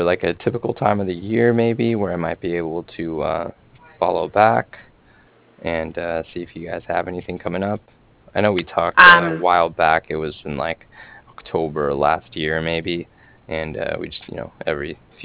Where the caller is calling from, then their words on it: Cardiff, Wales, United Kingdom; I'm calling from Cardiff.